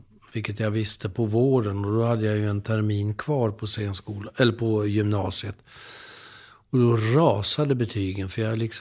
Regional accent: Södertälje, Stockholm County, Sweden; born or raised there

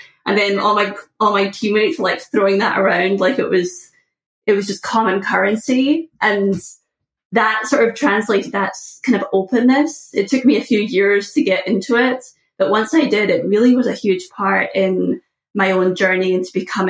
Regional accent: Scotland, United Kingdom; one of the major things that has shaped me growing up Scottish and in Scotland was very much the sweeping under the rug of things.

